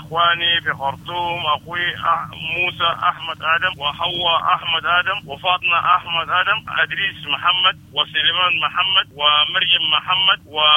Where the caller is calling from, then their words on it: Saudi Arabia; والله من السعودية المملكة العربية السعودية